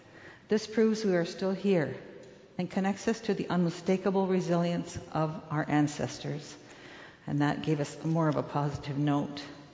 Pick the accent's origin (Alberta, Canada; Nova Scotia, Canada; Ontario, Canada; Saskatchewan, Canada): Ontario, Canada; Six Nations of the Grand River; I am from the Six Nations of the Grand River. It's about an hour and a half drive on good days.